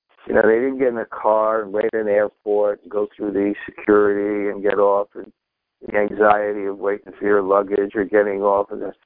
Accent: India; The heat doesn't bother me because I grew up in India.

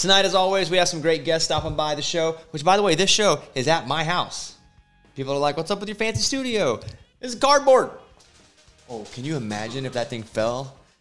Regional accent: Arkansas, United States; growing up in Arkansas where I grew up. I didn't know anybody played the banjo.

